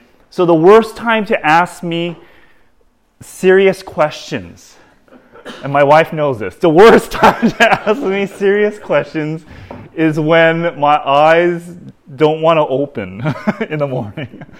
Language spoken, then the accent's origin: English; California, United States; As a Californian coming to this land, I'm always struck by how often people ask about the weather